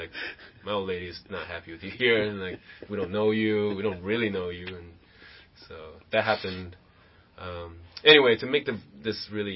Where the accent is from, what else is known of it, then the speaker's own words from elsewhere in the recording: Taiwan; I've never been there before, because I'm from Taiwan.